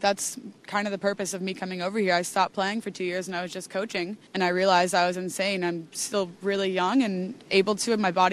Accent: East Coast, United States; moved away as an adult; I'm from the United States, East Coast.

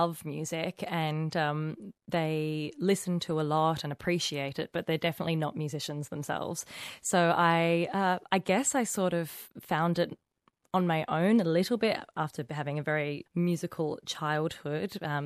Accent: Echuca, Victoria, Australia; because I grew up in Echuca. There wasn't that much opera there.

